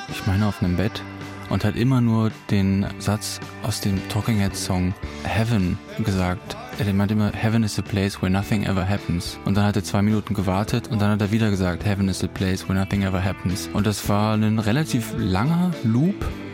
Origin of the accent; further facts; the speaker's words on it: Hannover, Lower Saxony, Germany; am Schauspielhaus Hannover, wo ich groß geworden bin.